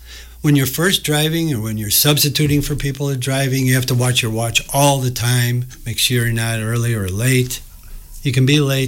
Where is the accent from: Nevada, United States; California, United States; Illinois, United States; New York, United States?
Illinois, United States; Chicago; I grew up in Chicago, Illinois. And I always like to say you can't grow up all the way in Chicago because it's so crowded and so relatively insane that I had to come out here to finish.